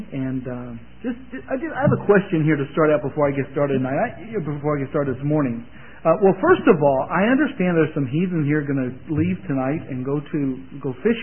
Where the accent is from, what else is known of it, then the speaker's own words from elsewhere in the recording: Missouri, United States; Of course, I'm from Missouri, so, you know, I try to balance it out a little bit.